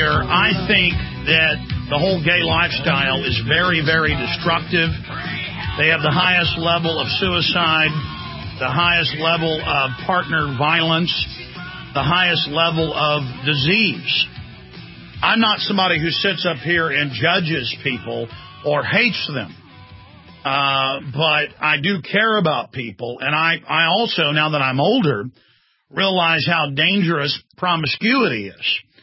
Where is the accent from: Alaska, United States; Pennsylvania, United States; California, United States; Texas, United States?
Texas, United States; Dallas; also born or lived in Austin; growing up in Dallas, Texas, and then Austin, I went to a high school part of the time in a suburb of Dallas and then here in Austin.